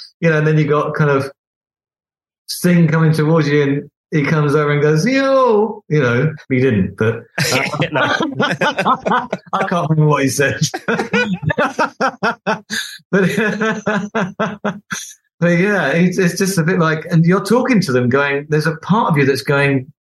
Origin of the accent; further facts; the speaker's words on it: Beckenham, London, United Kingdom; You know, I'm some oik from Beckenham.